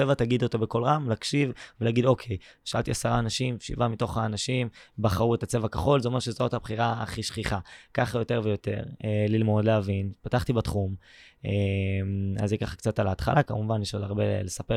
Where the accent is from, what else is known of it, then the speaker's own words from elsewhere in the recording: Nahariya, Northern District, Israel; אני בן 18, אני מנהריה בצפון.